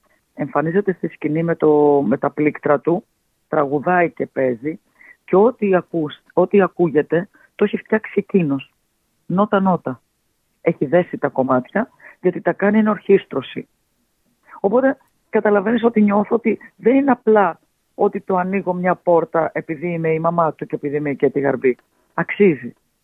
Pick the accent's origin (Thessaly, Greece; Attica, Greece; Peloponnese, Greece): Attica, Greece; Athens; born there; Παρόλο που γεννήθηκα στην Αθήνα και έχω πάει πολύ λίγες φορές στην Κεφαλονιά.